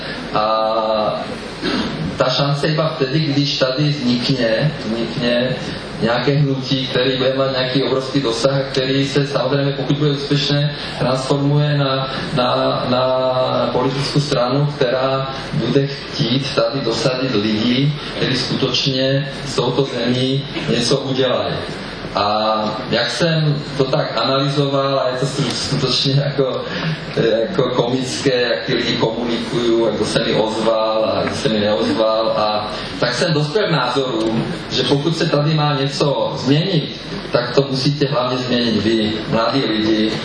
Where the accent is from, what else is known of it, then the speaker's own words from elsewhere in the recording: Slovakia; now in Czech Republic; Já samozřejmě jsem původem Slovák, ale mám českou manželku, mám české děti, žiju tady